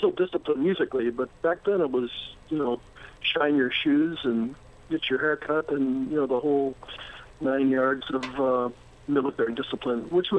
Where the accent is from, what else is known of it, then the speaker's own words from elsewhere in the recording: Ottawa, Ontario, Canada; Not born, but raised.